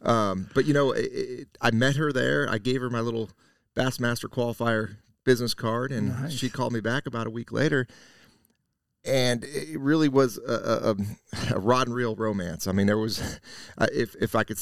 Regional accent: California, United States; the way I always dreamed of growing up in California

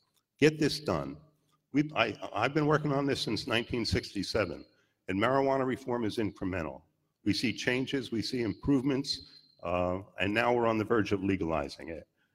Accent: Trenton, New Jersey, United States; I was born in Trenton. I I graduated from Trenton High School in 1966, and I choose to live in Trenton now.

